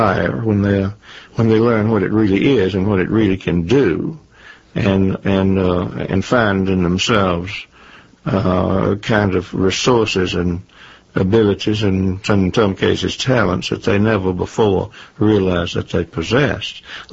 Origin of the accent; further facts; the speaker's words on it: the South, United States; I'm a Southerner